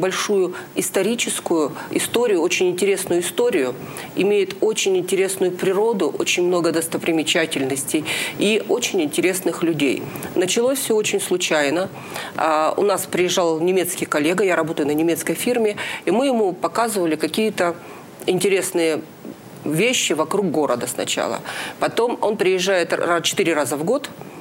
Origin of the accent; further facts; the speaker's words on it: Yekaterinburg, Sverdlovsk Oblast, Russia; я, которая родилась в Екатеринбурге, которая живет на Урале уже много лет